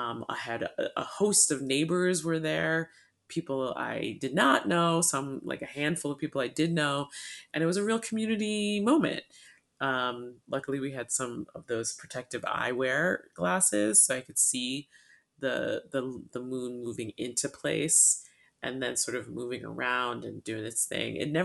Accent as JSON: {"language": "English", "region": "East Coast", "country": "United States", "said": "Oh, I'm such an East Coaster."}